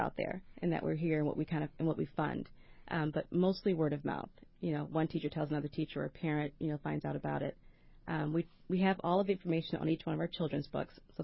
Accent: Indianapolis, Indiana, United States; also born or lived in West Bloomfield, Michigan; It was based on my experience growing up in Indianapolis and mm-hmm. then moving to a small town, which I'm not going to name.

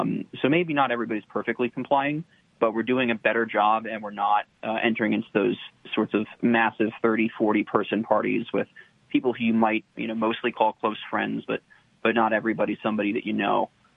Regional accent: New Jersey, United States; I'm from New Jersey. I was pretty risk averse because my state got hit hard.

